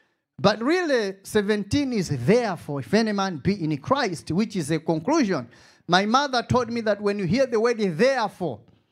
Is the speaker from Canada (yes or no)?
no; Malawi; accent: Malawian; I know I've got my Malawian beautiful accent.